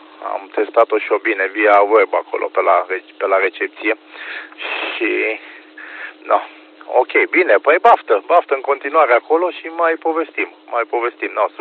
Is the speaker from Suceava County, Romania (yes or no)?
no; Brașov, Brașov County, Romania; De aici sunt din Brașov